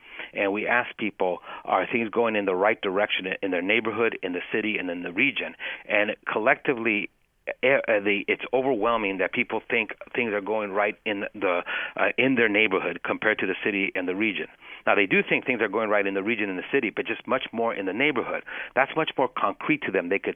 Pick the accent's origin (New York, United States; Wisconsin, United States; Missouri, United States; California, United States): California, United States; Los Angeles; If you're talking to a fellow Angeleno, you say, I'm from WeHo or Westchester or, you know, Highland Park. But if you're talking to somebody from outside the region, you say you're from Los Angeles and you're an Angeleno